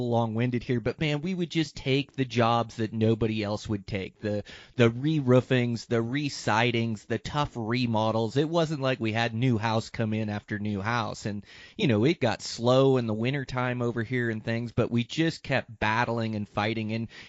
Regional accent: Washington, United States; See, I was born and raised in Washington.

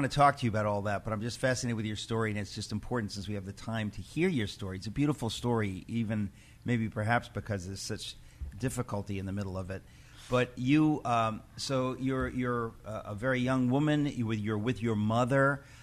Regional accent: New York City, New York, United States; also born or lived in Connecticut; I grew up in Jackson Heights, which was totally Jewish.

